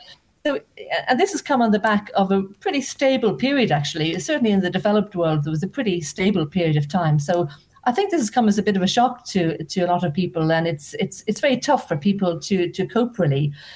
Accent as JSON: {"language": "English", "town": "Dublin", "region": "Leinster", "country": "Ireland", "tie": "born or raised there", "said": "but I grew up actually in Dublin. You might hear from the accent, quite near a golf course."}